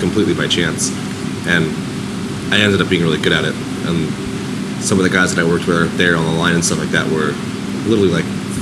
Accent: Orange County, California, United States; I grew up in Orange County.

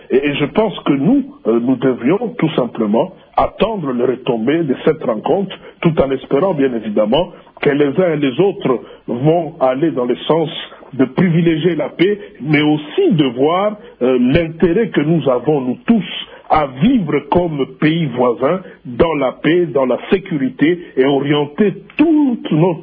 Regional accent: South Kivu, DR Congo; Vous savez, avec le Rwanda, nous sommes un pays, moi je suis de Sud Kivu

